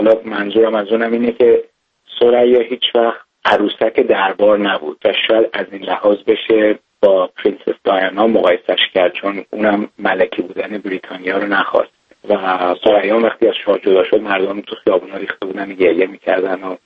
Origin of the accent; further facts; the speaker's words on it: Iran; به خاطر اینکه ما ایرانی هستیم